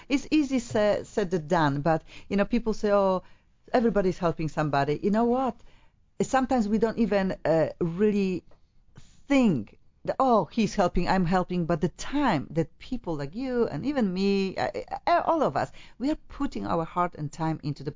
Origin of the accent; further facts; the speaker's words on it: Poland; English is a second language; moved away; I am from Poland, obviously. I felt part of this. Oh, I'm starting my life again and again. Even when I'm here 20 years, I still every day I think like I start, when I, especially when I forget the word in English